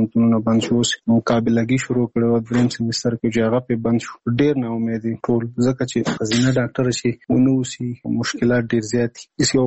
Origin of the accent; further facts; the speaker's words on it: Nangarhar, Afghanistan; now in Kabul, Afghanistan; زموږ کور په ننګرهار کې دی، زه په کابل کې یم.